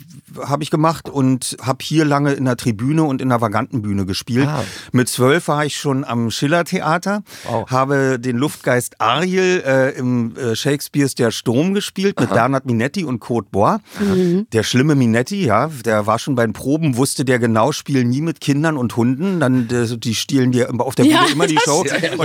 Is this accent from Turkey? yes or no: no; Berlin, Germany; Wir haben natürlich als Berliner, haben wir natürlich dann auch die Ostsender geguckt.